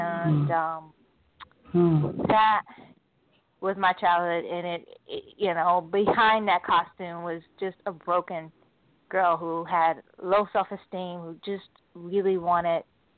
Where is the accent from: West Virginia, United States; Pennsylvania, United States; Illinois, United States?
Illinois, United States; Chicago; moved away as an adult; that was my childhood up until, you know, my high school years. And then after graduating high school, I relocated from Chicago to the D.C. area to attend college.